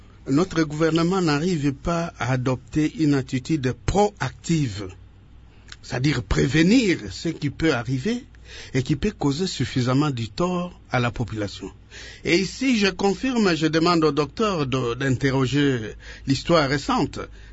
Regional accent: Bikoro, Équateur, DR Congo; je suis arrivé chez moi à Bikoro.

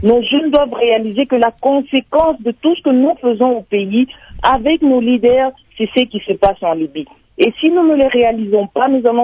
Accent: DR Congo; je parlerai de la RDC parce que je suis congolaise

